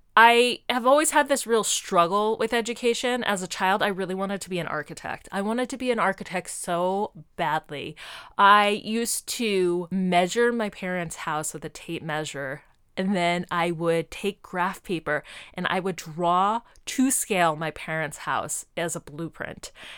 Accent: Denver, Colorado, United States; I grew up in Denver, Colorado.

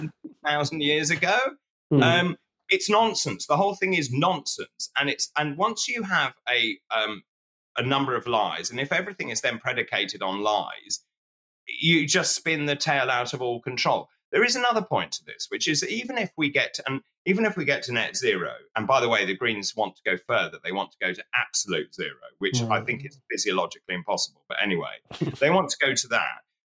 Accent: East of England, United Kingdom; I grew up in Suffolk near Sizewell.

